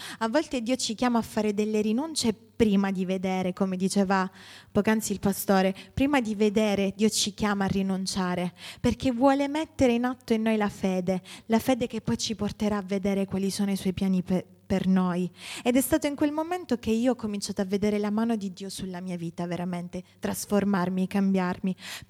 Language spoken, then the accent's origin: Italian; Gela, Sicily, Italy; Io vengo da Gela, sono appunto la figlia di un anziano del nostro movimento e fin da bambino ho servito il Signore anche attraverso la musica.